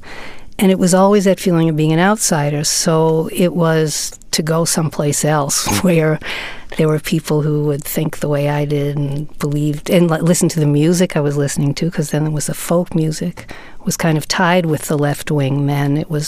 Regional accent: Queens, New York, United States; Well, it's more a question of where I grew up in Queens.

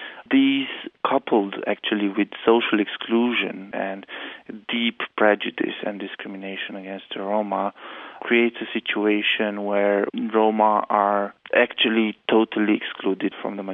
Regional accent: Romania; English is a second language; like in my home country, in Romania.

